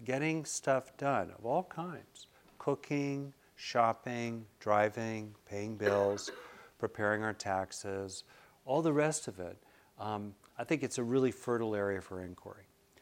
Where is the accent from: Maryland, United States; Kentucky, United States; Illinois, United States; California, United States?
California, United States; You know, and I wondered if he was talking to me as a Californian, you know, right, about being way too casual.